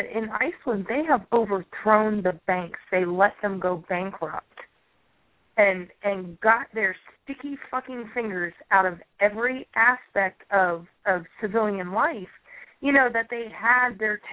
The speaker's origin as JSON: {"language": "English", "region": "California", "country": "United States", "tie": "born or raised there", "said": "I used to really like Wells Fargo because I grew up in California."}